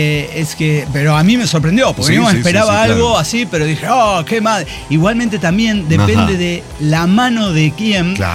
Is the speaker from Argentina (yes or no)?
no; El Salvador; Y yo soy latinoamericano, yo soy salvadoreño.